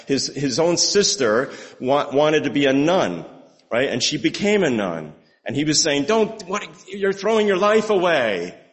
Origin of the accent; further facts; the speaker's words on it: New Jersey, United States; And I grew up in New Jersey, and I can tell you that I'm sad about it